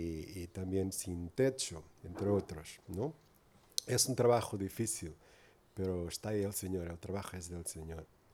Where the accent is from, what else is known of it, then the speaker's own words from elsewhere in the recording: Lisbon, Portugal; Spanish is a second language; now in Porto, Portugal; Voy a intentar hablar mi español lo mejor posible. Mi esposa es de Madrid. Yo soy de Lisboa. Vivimos en Oporto.